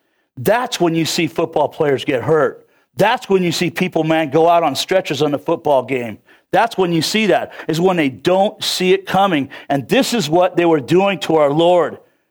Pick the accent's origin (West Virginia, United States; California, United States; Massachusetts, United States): California, United States; I thought the whole world had an accent, but not me. I'm from California, you know. And then I come out here and I got enlightened.